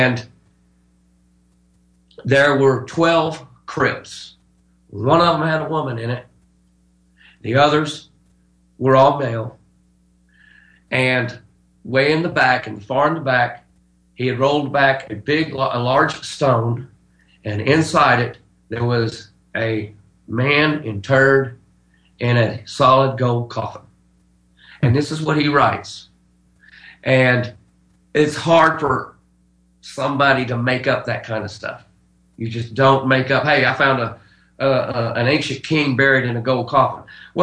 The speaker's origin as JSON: {"language": "English", "town": "Armuchee", "region": "Georgia", "country": "United States", "tie": "born or raised there", "said": "I grew up in Armurchie, Georgia."}